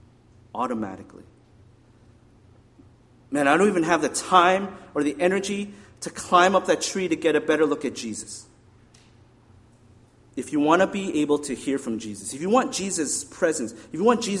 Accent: Regina, Saskatchewan, Canada; When I was growing up in Regina, I was like 8 or 9 years old, and the Queen Elizabeth came to visit our little city, right?

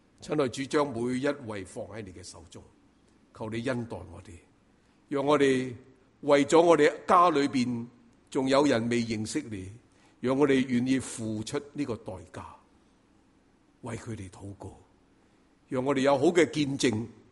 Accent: China; 所以我哋中国人有一句咧

